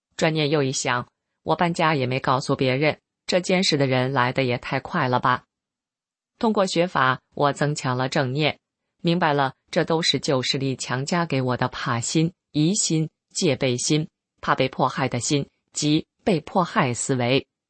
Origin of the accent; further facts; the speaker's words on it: North China, China; 婆婆是南方人，喜欢吃米饭，我是北方人，喜欢吃面条